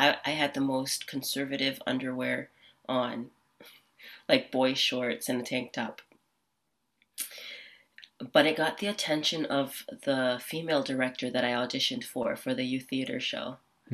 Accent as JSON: {"language": "English", "region": "Hawaii", "country": "United States", "tie": "born or raised there", "lives_now": "California, United States", "said": "So growing up in Hawaii, yeah, it's really an interesting perspective because, for example, now being here in California, and I feel like I've moved to a different country."}